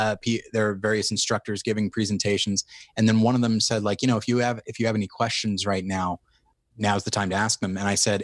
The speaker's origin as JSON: {"language": "English", "town": "Taft", "region": "California", "country": "United States", "also_born_or_lived": "Ventura, California / Colorado / Missouri", "said": "I'm originally from Taft, California, which is outside of Bakersfield."}